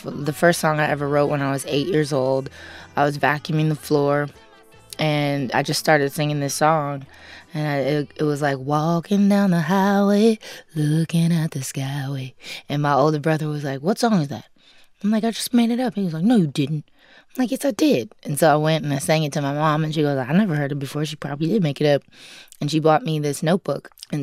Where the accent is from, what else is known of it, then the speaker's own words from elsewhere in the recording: Gifford, Florida, United States; And I grew up in the South, a very small, predominantly rich, white town called Vero Beach. Actually, it's called Gifford, Florida, where I'm from.